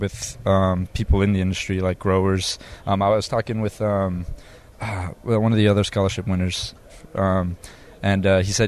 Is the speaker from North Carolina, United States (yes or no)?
yes; North Carolina, United States; I grew up in North Carolina, but I haven't spent a lot of time on farms and stuff.